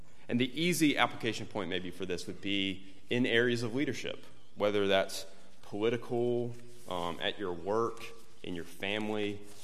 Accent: North Carolina, United States; Growing up in North Carolina, basketball is the main sport there, unlike maybe football being the main sport here.

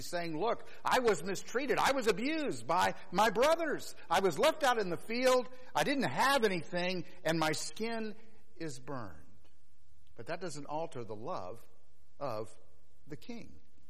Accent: the South, United States; I'm a Southerner, you know

